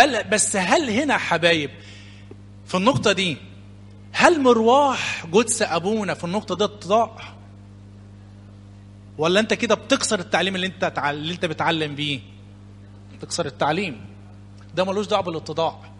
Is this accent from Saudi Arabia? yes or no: no; Upper Egypt, Egypt; لان انا رجل صعيدي ومتأثر شوية بالصعيدة كتير، يعني بوالدية.